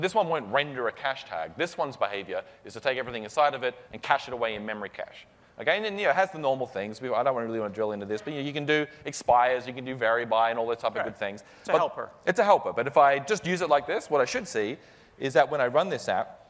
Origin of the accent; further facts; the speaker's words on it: Australia; also born or lived in England; I am from Australia, actually.